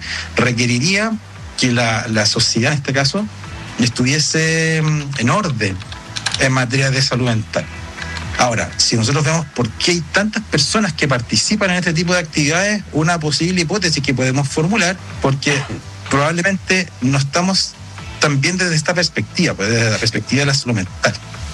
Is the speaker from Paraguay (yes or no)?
no; Chile; Distinto sería que nosotros como chilenos no estuviésemos utilizando las plataformas